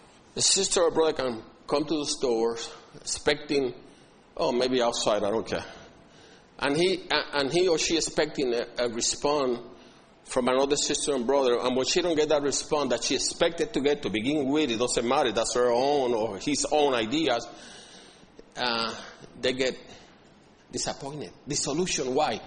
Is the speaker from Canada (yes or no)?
no; Puerto Rico; now in United States; I came from Puerto Rico, and brother came from Spain, and Australia, and, you know, Irish. Brought up in different cultures and customs and people